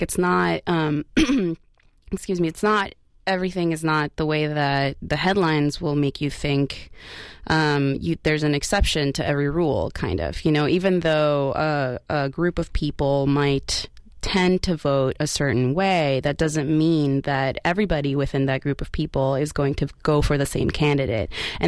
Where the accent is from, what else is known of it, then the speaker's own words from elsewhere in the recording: Peru; now in United States; I'm Latina. I'm from Peru, and I am white.